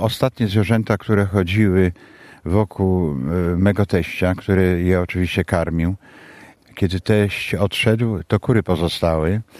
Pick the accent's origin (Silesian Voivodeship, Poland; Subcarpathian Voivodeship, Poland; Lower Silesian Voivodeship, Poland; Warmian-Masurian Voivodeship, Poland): Subcarpathian Voivodeship, Poland; Przeworsk; Bo ja pochodzę z Przeworska, z ulicy Kościelnej.